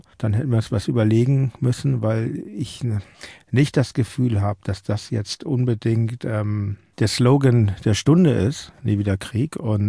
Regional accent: Hamburg, Germany; Ich komme aus Hamburg, ich erinnere mich an den Jugoslawienkrieg

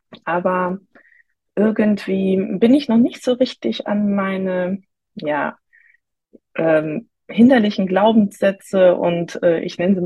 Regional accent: North Rhine-Westphalia, Germany; ich komme aus der Nähe von Köln.

